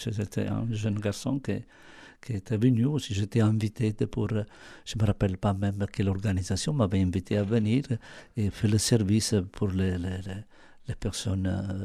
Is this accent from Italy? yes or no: yes; Italy; French is a second language; Et oui, je suis italienne et je suis contente d'être italienne.